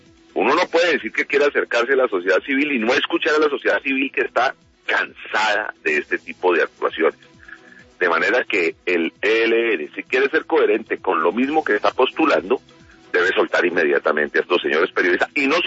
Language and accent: Spanish; Cauca, Colombia; Yo soy del departamento del Cauca y recorro permanentemente el Pacífico colombiano, los departamentos del Pacífico colombiano.